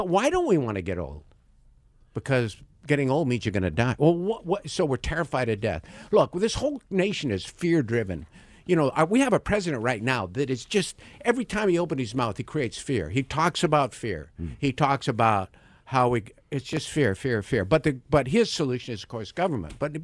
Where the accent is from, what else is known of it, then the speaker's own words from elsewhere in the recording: Montana, United States; I mean, I grew up in Montana, I wanted to do that.